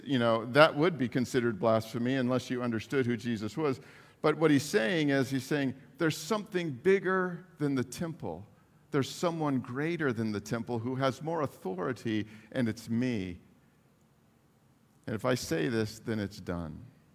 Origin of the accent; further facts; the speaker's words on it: San Bernardino, California, United States; He went to this conference at the Arrowhead Springs Hotel in San Bernardino, California, my hometown.